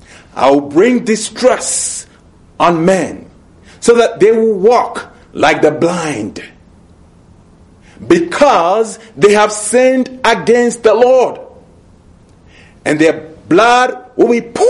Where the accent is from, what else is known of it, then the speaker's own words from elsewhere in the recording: Ghana; I remember some years ago entering one of the large rooms in which slaves were kept in my home country of Ghana